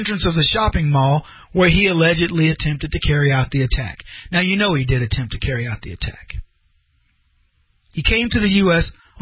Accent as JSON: {"language": "English", "country": "United States", "said": "Being American is so much in my DNA. It's as much as me being black. It's the truth. I don't even know how to not be American."}